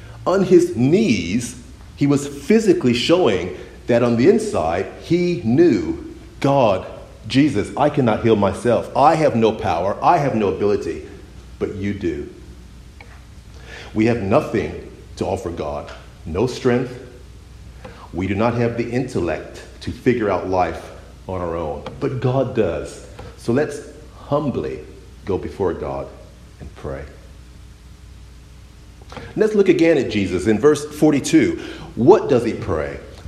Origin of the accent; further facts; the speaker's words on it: Chicago, Illinois, United States; moved away; when I grew up in Chicago, the Lakers were always beating my favorite basketball team, the Chicago Bulls. I moved down to San Antonio